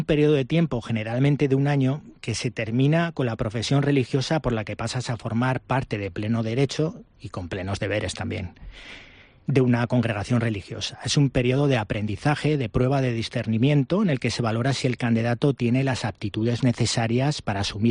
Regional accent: Pamplona, Navarre, Spain; Exacto, soy de Pamplona.

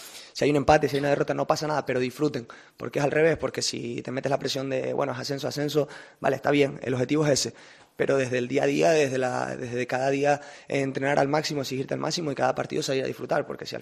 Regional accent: Canary Islands, Spain; Oye, que hoy es el día que más canarios somos.

